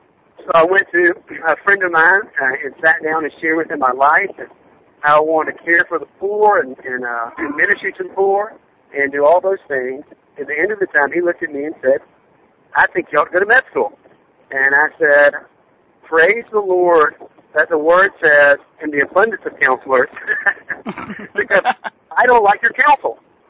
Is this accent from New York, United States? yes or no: no; Columbus, Georgia, United States; Well, I grew up in Columbus, Georgia, and I really grew up in a great family.